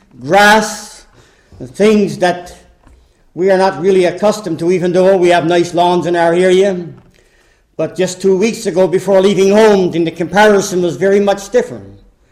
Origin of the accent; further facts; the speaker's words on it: Newfoundland and Labrador, Canada; Now, I'm from Labrador. It's in Canada. It's called Newfoundland and Labrador. But there is a distinction between the island portion and Labrador. So we have to make that clear. I'm a Labradorian, even though I'm a Newfoundlander and a Canadian.